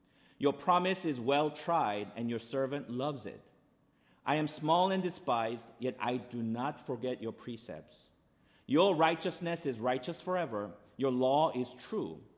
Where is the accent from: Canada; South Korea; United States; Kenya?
South Korea; English is a second language; When I was growing up in Korea in the 70s, in black and white TV